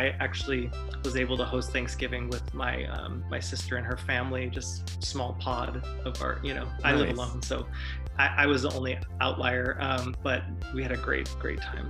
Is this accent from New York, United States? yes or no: yes; New York, United States; But growing up in New York, you guys just meant everybody, right?